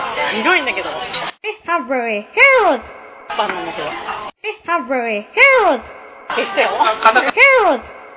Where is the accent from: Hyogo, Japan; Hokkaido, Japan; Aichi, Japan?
Aichi, Japan; Nagoya; でなんか地元の名古屋なんですけど